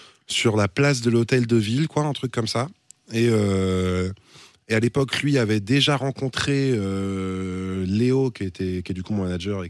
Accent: Caen, Normandy, France; Ah non, en fait, on est de Caen tous les deux.

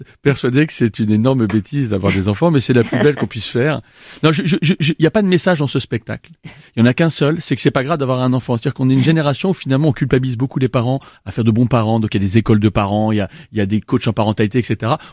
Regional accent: Reims, Grand Est, France; Non, en France. J'étais à Reims.

